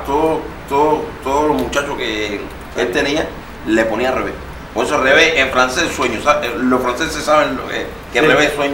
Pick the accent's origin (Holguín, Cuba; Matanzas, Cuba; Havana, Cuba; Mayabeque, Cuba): Havana, Cuba; Yo soy habanero, pero mi familia, mi mamá y mi papá son guantanameros.